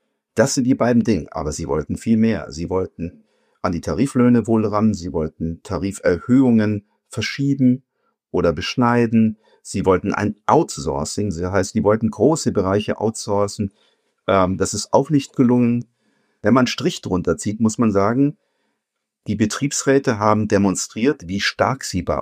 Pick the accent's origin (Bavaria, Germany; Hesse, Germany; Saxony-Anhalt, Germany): Bavaria, Germany; sage ich jetzt mal als Oberbayer